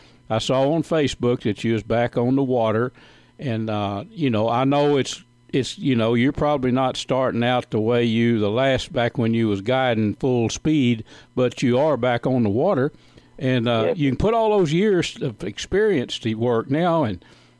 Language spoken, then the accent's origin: English; Texas, United States; Now, I grew up in Red River County